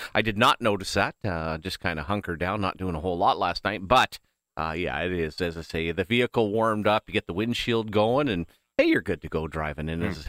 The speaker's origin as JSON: {"language": "English", "country": "Canada", "said": "I think as a Canadian, only you can realize when you open the door and the crunch of the snow"}